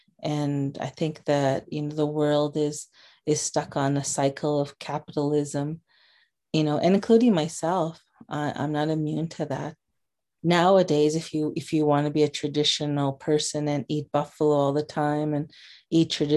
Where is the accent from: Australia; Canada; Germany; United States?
Canada; Saskatchewan; I'm from Wiper First Nations. It's a First Nations that's in the southeast corner of Saskatchewan.